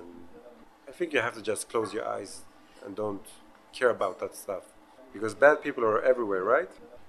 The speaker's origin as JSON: {"language": "English", "town": "Stockholm", "region": "Stockholm County", "country": "Sweden", "tie": "born or raised there", "second_language": "English", "said": "I grew up here in Stockholm. It was a lot of Turks, Kurds, very mixed. They were like me, born in Sweden, but their parents was immigrants."}